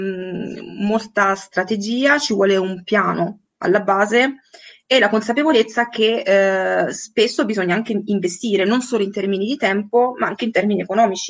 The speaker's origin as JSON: {"language": "Italian", "region": "Abruzzo", "country": "Italy", "lives_now": "Milan, Italy", "said": "No, io sono abruzzese, veramente ho girato un po' mezza Italia praticamente, okay. Adesso sono a Milano"}